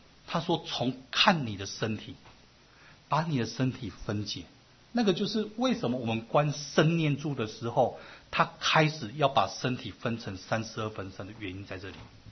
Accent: China; 有时候比我们中国人然后真的是还容易啊

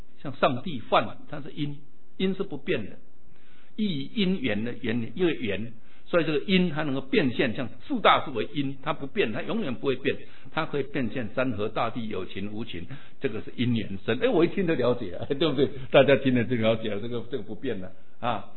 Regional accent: Taiwan; 像我们台湾话就里面啊，

